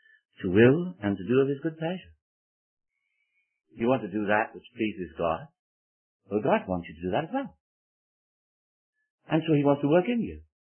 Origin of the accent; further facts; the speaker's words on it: Wales, United Kingdom; I'm Welsh, I like singing, and we're going to sing a hymn.